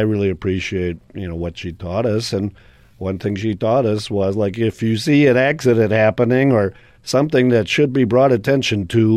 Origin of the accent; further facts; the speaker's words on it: St. Paul, Minnesota, United States; My mama, I grew up on West 7th in St. Paul. My mama came from Rondo.